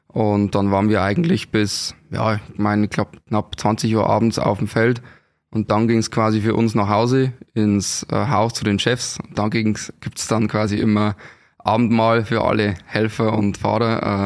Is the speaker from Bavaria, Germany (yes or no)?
yes; Schloppach, Bavaria, Germany; Also ich bin quasi aus Schloppach, nähe Waldsassen.